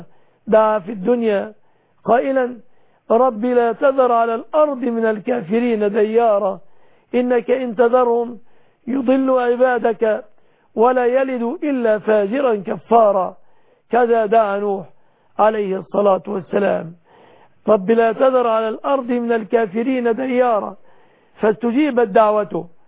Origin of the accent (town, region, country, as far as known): Egypt